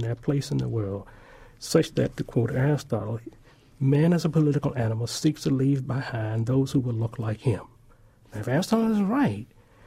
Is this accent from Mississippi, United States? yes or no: yes; Starkville, Mississippi, United States; My hometown in Starkville, Mississippi, is not constructed in the same way as it was when I was a kid growing up.